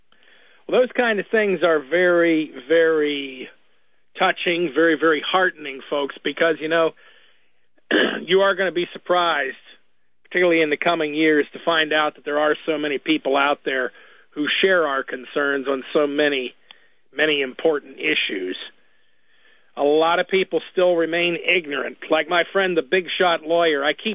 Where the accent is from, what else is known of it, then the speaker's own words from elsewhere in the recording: Washington, District of Columbia, United States; she discovered that I was from Washington, D.C., and she asked what I did.